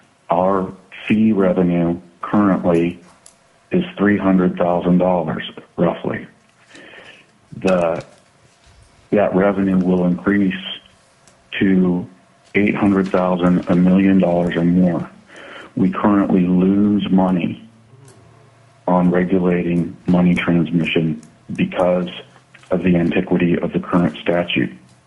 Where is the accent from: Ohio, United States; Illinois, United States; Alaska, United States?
Alaska, United States; Anchorage; in my hometown of Anchorage, you drive down Northern Lights and you see signs for bookkeeping and payroll.